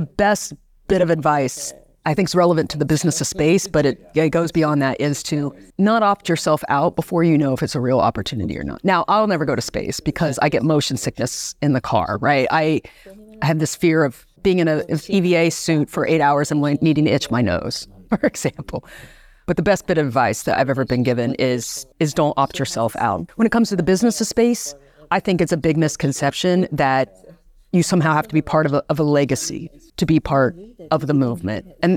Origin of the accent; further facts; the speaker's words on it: Ohio, United States; Like I mentioned, I'm from Ohio